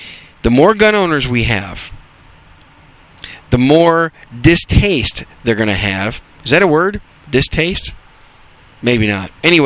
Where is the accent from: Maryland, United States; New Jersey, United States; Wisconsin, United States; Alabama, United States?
Wisconsin, United States; Green Bay; now in Dallas, United States; But I'm a Yankee. I was raised in Wisconsin, and I was raised in the Green Bay area.